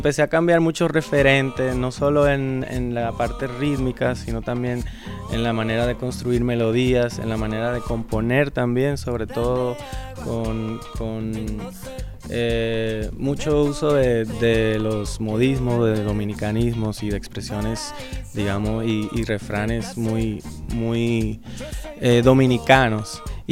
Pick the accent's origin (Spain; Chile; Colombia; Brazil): Colombia; conocer por el folclore colombiano a través del vallenato, que es de cierta forma lo que más se conoce en mi país